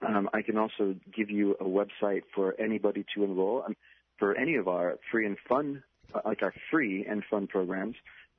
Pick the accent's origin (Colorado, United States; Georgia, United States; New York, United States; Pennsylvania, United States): Colorado, United States; Denver; I'm from Denver, Colorado.